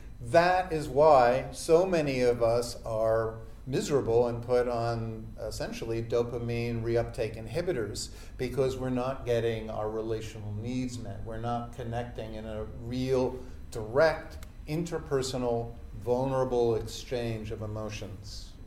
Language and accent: English; New York City, New York, United States; from the Upper West Side. I do the best I can.